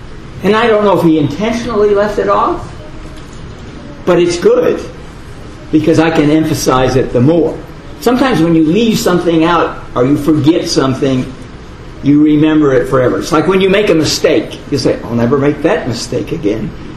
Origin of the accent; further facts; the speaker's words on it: Los Angeles, California, United States; In fact, I was born and raised in Los Angeles. We talk about the city of the angels, Los Angeles.